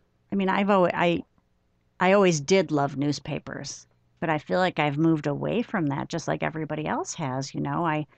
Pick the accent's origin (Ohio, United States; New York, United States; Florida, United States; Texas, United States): New York, United States; Buffalo; I am still a very proud Buffalonian. I am absolutely a proud Buffalonian. And I am fortunate that, you know, I have a lot of family there and I still work there quite often